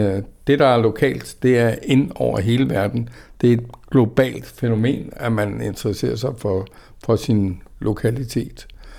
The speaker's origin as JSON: {"language": "Danish", "town": "Roskilde", "region": "Zealand", "country": "Denmark", "said": "den lokale musik og dans fra Roskilde og Lejreegnen, hvor jeg kommer fra selv."}